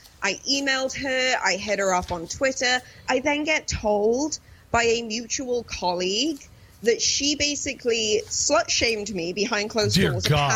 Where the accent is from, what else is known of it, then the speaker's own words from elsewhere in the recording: Wales, United Kingdom; especially when it comes to my hometown. Like I get super Welsh and super aggressive